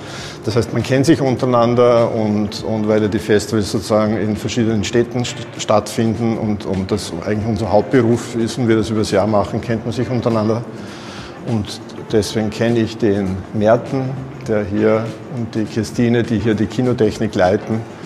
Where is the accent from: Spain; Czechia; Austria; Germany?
Austria; Vienna; Ich komme aus Wien, Österreich. Hört man vielleicht an meinem Akzent.